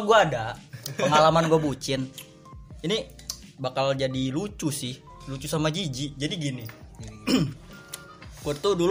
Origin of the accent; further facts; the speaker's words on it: South Sumatra, Indonesia; jadi gua dulu besar di kampung